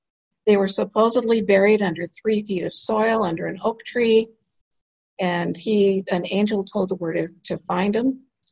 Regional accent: Idaho, United States; I grew up in Idaho. I went to seminary. I went to Ricks College. I was a devout Mormon

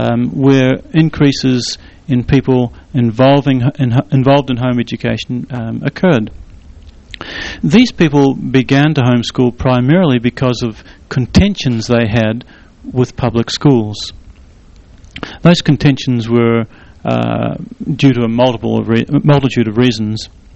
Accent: New Zealand; I'm a New Zealander.

